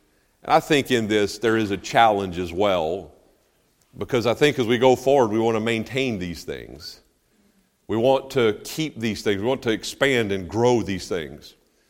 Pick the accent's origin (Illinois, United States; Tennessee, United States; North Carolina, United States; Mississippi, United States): North Carolina, United States; I'm from North. Grew up in North Carolina. I never was north of Baltimore, Maryland until I was in college.